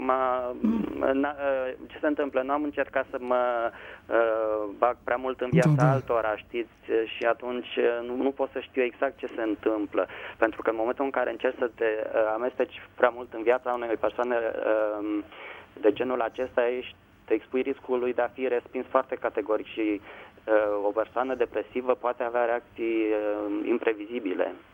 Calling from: Bucharest, Romania; din București.

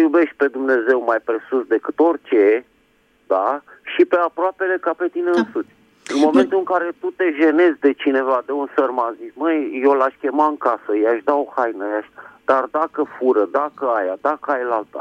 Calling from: Bucharest, Romania; din București

